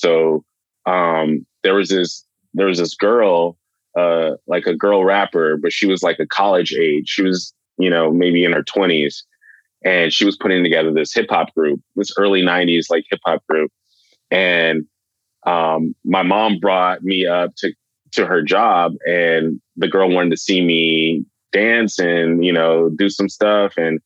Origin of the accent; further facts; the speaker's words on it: California, United States; also born or lived in Los Angeles / Long Beach / San Diego; I'm actually from Los Angeles. So I was born here, but I pretty much grew up all over Southern California.